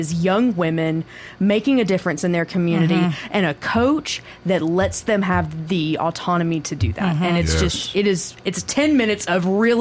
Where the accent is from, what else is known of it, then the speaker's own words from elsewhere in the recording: Alabama, United States; now in Mississippi, United States; I'm an Alabama grad and I'm from Alabama.